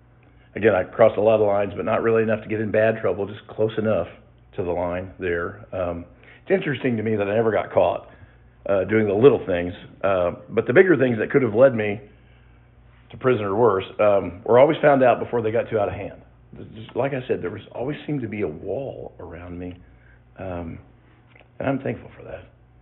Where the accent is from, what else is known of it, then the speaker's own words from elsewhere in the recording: Broad Ripple, Indiana, United States; we spent a lot of time there as I was growing up in Broad Ripple. A lot of weekends at my maternal grandparents.